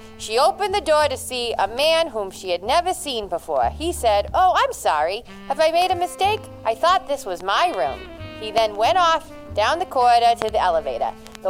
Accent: United States; accent: New York-Boston mix; It's sort of a New York-Boston mix, because...

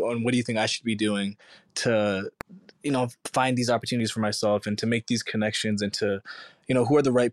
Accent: Toronto, Ontario, Canada; I'm an actor from Toronto, Ontario.

